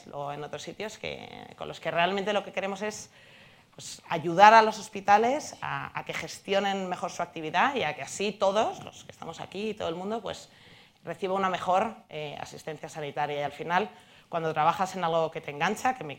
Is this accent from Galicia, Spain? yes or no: no; Madrid, Community of Madrid, Spain; yo soy de Madrid, he trabajado en un banco